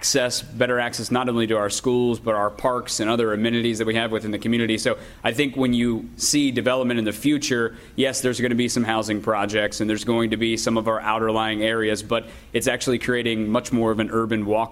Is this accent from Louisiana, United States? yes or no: no; Grove City, Ohio, United States; I grew up in Grove City, so I'm a Buckeye through and through, and went to Ohio State and have traveled around.